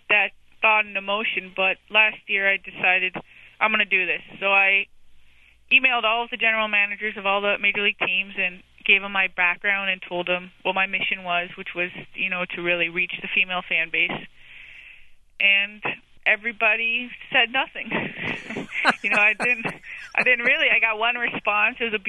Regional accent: Cleveland, Ohio, United States; because I'm from Cleveland.

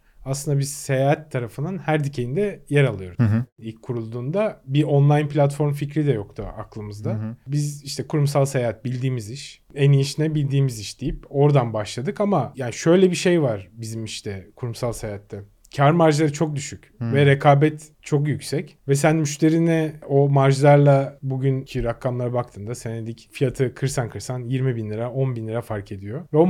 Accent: Kadıköy, Istanbul, Turkey; Ben İstanbul Kadıköy'de doğdum. Suadiye'de. Yaklaşık hatta 30 yaşına kadar da orada

